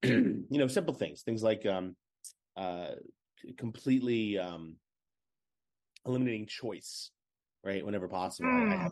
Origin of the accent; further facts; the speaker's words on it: New York City, New York, United States; So growing up in the New York City public school system, I was diagnosed with something called sit down, you're disrupting the class.